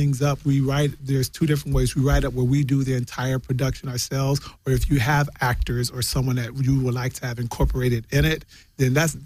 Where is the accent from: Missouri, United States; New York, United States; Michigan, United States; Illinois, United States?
Michigan, United States; Idlewild; we went to Idyllwild, Michigan, which is my hometown.